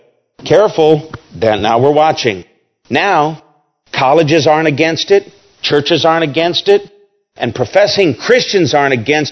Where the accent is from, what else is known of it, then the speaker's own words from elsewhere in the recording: United States; born there; I feel very blessed to have been born in America. I'm glad I'm an American